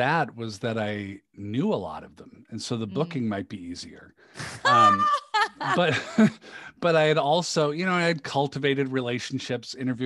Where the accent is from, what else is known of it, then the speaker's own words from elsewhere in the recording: Seattle, Washington, United States; I lived in Seattle for a long time. I grew up in the Seattle area.